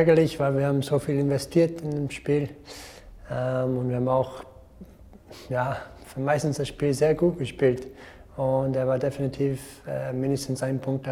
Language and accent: German; Canada; German is a second language; Ja, es ist unglaublich für uns oder für mein Land.